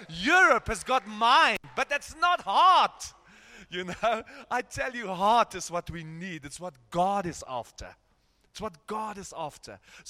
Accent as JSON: {"language": "English", "town": "Krugersdorp", "region": "Gauteng", "country": "South Africa", "tie": "born there", "said": "Yeah, I was born in Krugersdorp, and I had one desire when I was here and a young man."}